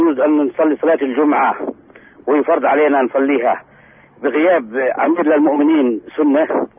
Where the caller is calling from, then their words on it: Hebron, West Bank, Palestine; من الخليل معك